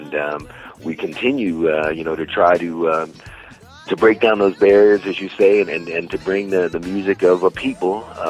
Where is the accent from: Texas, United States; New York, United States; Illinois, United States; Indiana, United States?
New York, United States; Yonkers; my brothers and I started in drum corps in the city of Yonkers, New York. And in New York, you know, growing up in New York in the 60s, there was music everywhere.